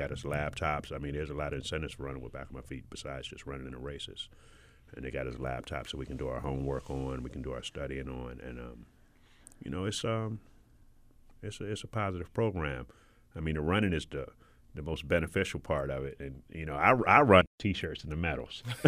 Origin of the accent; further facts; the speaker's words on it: Philadelphia, Pennsylvania, United States; moved away; also born or lived in Hampton, Virginia / California; I'm from Philadelphia, where I started, and I started running track. We moved to Hampton, Virginia. I started running track there, and we moved to California.